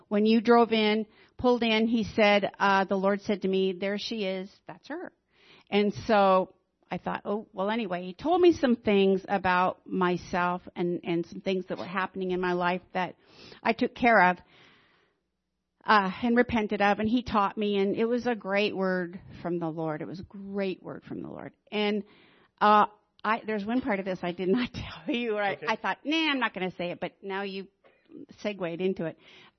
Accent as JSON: {"language": "English", "town": "Ilwaco", "region": "Washington", "country": "United States", "said": "I am from Ilwaco, Long Beach area."}